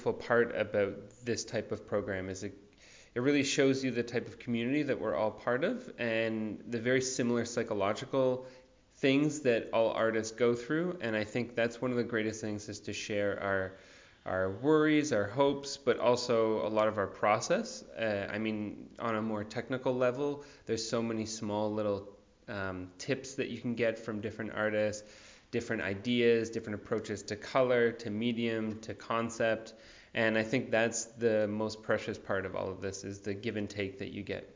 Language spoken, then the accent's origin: English; Toronto, Ontario, Canada; now in New York, United States; I'm originally from Canada, Toronto, Canada, but I'm living in New York right now for about 5 years. And I'm in Berlin for this amazing Urban Nation residency program.